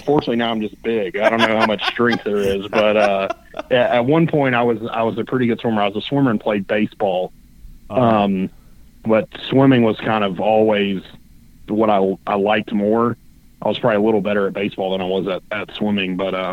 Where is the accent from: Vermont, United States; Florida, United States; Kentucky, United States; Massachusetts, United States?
Kentucky, United States; Lexington; Yeah, so basically I grew up in Lexington, and my dad was basically just a gambler that was an attorney, and he loved going to the Red Mile.